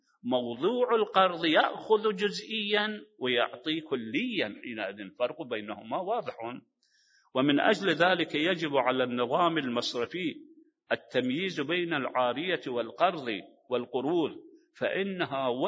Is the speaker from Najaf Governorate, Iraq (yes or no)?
yes; Najaf, Najaf Governorate, Iraq; عندنا في النجف الأسلف كانت دائرة، كانوا المرابين هكذا يفعلون